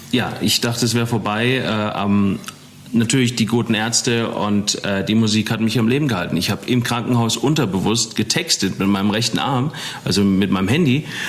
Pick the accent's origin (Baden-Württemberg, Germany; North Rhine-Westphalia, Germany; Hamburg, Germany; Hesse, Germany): Hesse, Germany; Eppstein; now in Los Angeles, United States; Ja, von Wiesbaden oder von Eppstein. Ich komme ursprünglich aus Eppstein.